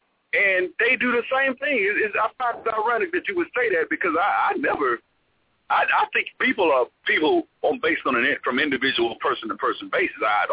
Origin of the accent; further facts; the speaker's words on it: Alabama, United States; I'm from Alabama.